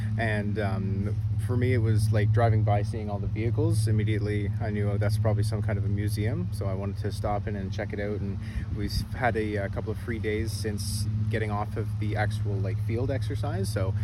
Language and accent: English; Canada; I'm a corporal and I'm a medic from Canada.